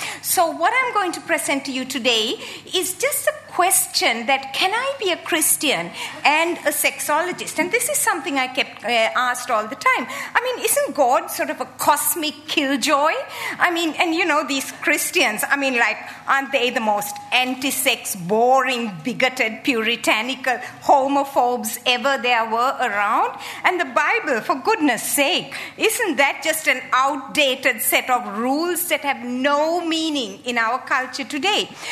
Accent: Sri Lanka; now in Sydney, Australia; And I grew up in Sri Lanka. I was born and I grew up in the tea plantations of Sri Lanka. I have been a Christian since I was a teenager

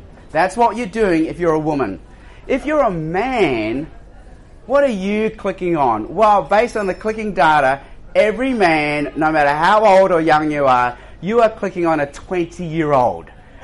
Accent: Australia; also born or lived in Hong Kong; This is a picture of my parents and me as a baby in the 1960s. This is when we moved from Hong Kong to Australia.

